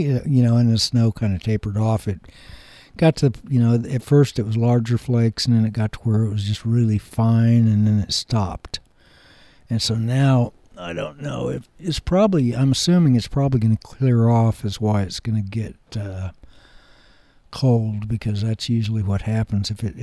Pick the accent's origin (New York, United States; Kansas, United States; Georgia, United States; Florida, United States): Kansas, United States; Like, where I was born and raised in Kansas, whenever it would snow, typically the snow would hang around for a while.